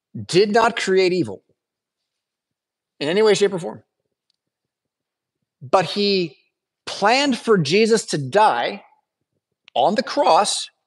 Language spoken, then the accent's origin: English; United States; it's pretty easy for me as an American in 2024